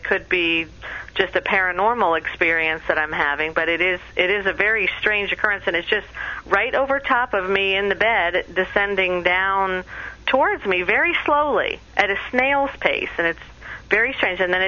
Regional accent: Indiana, United States; I'm from Park County. Right now we're having the Covered Bridge Festival. We're in the Covered Bridge capital of the world.

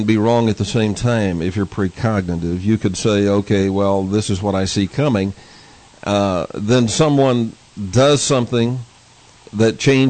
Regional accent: Dallas, Texas, United States; I grew up in Dallas, Texas

